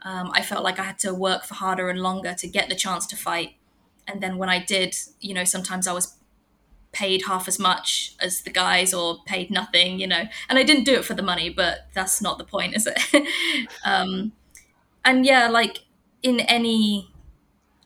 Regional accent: England, United Kingdom; moved away as an adult; now in Bangkok, Thailand; I'm from England. I moved to Bangkok in 2011

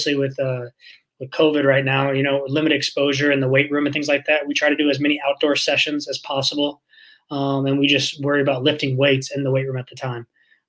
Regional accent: Illinois, United States; Yeah, so growing up in Central Illinois, played collegiate football actually

